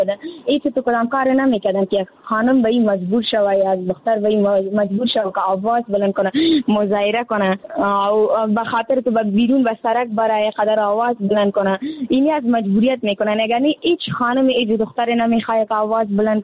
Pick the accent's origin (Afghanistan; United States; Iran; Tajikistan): Afghanistan; در جامعه همه ما افغان هستیم